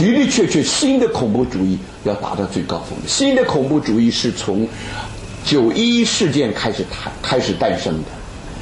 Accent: China; 我们中国人有句话说，山雨欲来风满楼

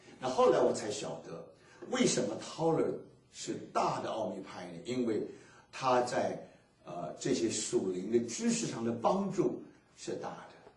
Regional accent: Taiwan; 那我们从台湾来的人，我们只知道一个阿甘夫人

